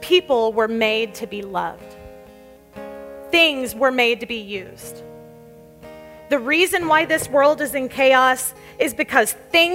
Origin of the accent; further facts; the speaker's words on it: Oklahoma, United States; I was from Western Oklahoma, a very small town, and I had never seen a really beautiful big house.